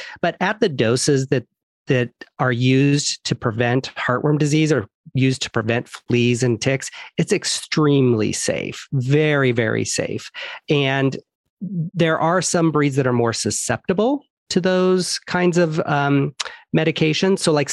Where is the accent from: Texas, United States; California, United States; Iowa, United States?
Iowa, United States; also born or lived in New York / Florida; So I grew up in Iowa. I graduated from Iowa State University, go Cyclones.